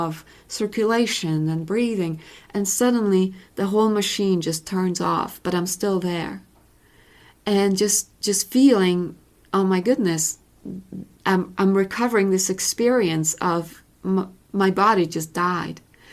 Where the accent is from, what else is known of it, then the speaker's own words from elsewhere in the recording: Poland; I grew up in Poland, as we said. And so that's all around me, Christianity, Catholic Church, especially Polish brand